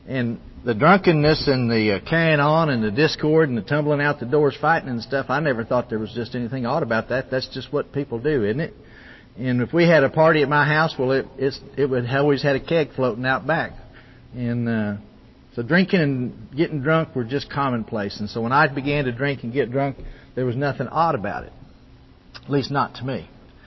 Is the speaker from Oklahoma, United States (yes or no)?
yes; Oklahoma, United States; now in Dallas, United States; It started back in Oklahoma. I grew up in Oklahoma. Was raised there. Lived most of my whole life in Oklahoma. Live in Dallas now, but I've been there 9 years. But till then, I lived in Oklahoma.